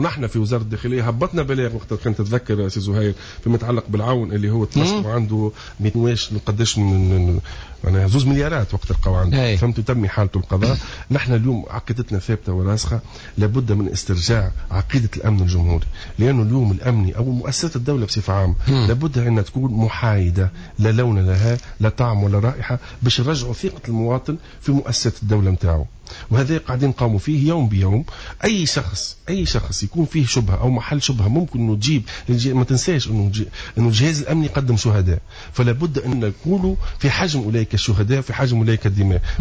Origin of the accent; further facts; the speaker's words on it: Tunisia; ما تعرف نحن عندنا في تونس لو فما قيم باهي في تونس يقول لك يا خويا فك عليه